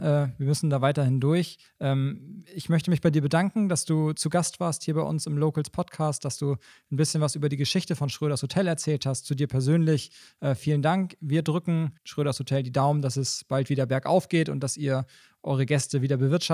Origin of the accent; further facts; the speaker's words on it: Schwarzenberg, Saxony, Germany; Wir beide sind ja damit aufgewachsen hier in Schwarzenberg.